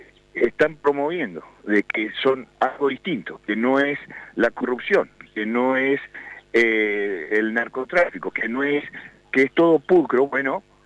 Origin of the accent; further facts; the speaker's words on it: Argentina; Y realmente, yo como argentino estoy muy cansado.